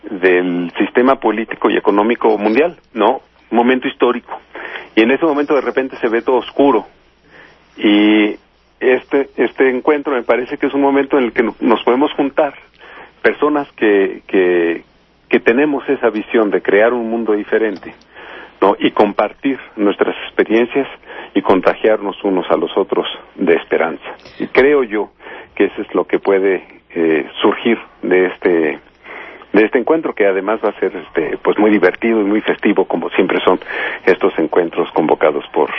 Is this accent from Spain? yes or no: no; Mexico; qué podemos hacer nosotros todos como mexicanos para resistir este momento tan dramático que está viviendo el país